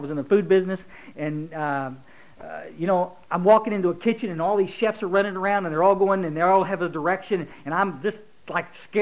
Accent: Kerrville, Texas, United States; born or raised there

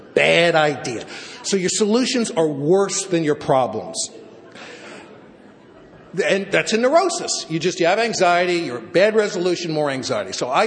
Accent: New York City, New York, United States; I grew up in the Bronx in New York City to a completely insane family.

